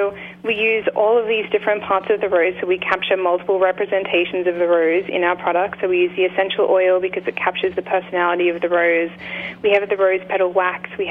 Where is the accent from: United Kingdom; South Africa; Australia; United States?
Australia; I'm an Australian.